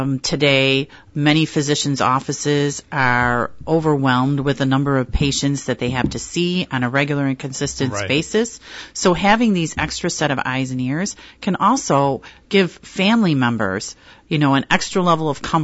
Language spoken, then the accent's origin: English; Buffalo, New York, United States; moved away as an adult; now in Rochester, United States; For myself, I actually grew up in South Buffalo. I was born and raised in Erie County. I graduated from high school, and I left the area, actually, for a while.